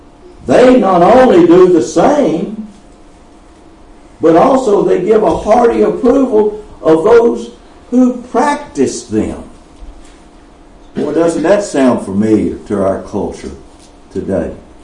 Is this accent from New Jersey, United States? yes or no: no; Alabama, United States; now in Moscow, United States; So I'm from Alabama, I'm from the South, and homosexuality is still this way down there.